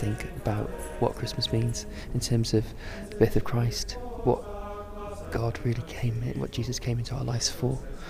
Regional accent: England, United Kingdom; I'm 26 and I'm from England.

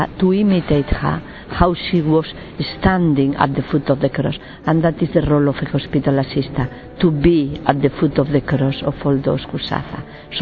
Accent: León, Castile and León, Spain; English is a second language; moved away as an adult; now in United Kingdom; I am from Spain, from the north of Spain, from León. And I came to England to do my novitiate in 1970.

